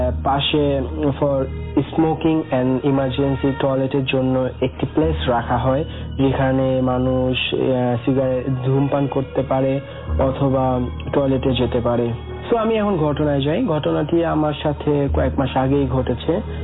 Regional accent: Bangladesh; আমি বলি I am from Bangladesh.

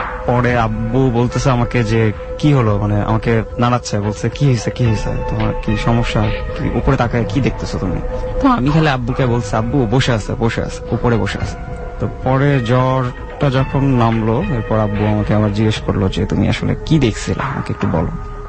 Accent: Dhaka, Dhaka Division, Bangladesh; আমরা পুরান ঢাকা স্থানীয়, সেখান থেকে আমাদের স্টাডি এবং আব্বু আম্মুর জবের কারণে আমরা শিফট হই ধানমন্ডিতে।

